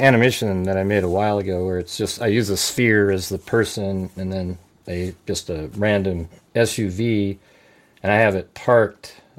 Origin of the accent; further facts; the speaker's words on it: Los Angeles, California, United States; born there; Well, my dad was, I think he was born in Ohio, my biological father. I was born in Los Angeles.